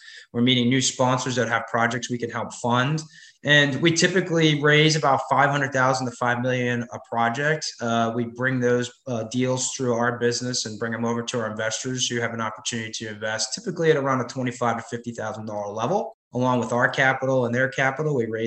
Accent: New York City, New York, United States; You know, I was from Brooklyn, New York, went to college in the Bronx and in New York, graduated in 97, a long time ago.

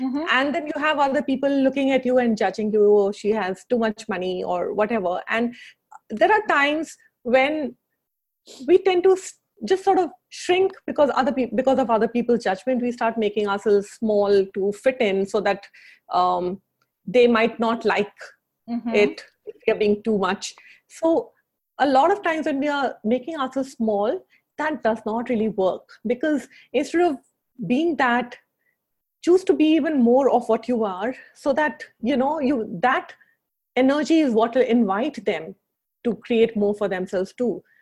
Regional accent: Mumbai, Maharashtra, India; I am from Mumbai, and I travel all over the world conducting these classes and workshops.

